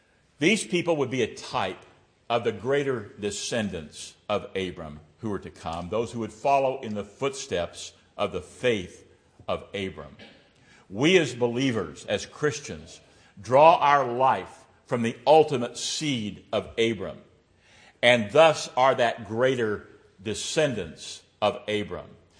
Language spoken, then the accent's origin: English; Missouri, United States; But growing up in Missouri, I've seen something similar to that. Living in southwest Missouri, even when we had drought, there was usually enough pasture.